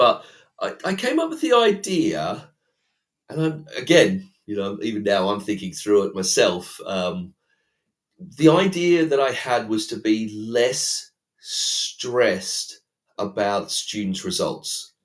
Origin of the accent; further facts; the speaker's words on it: Australia; But let's say because I am Australian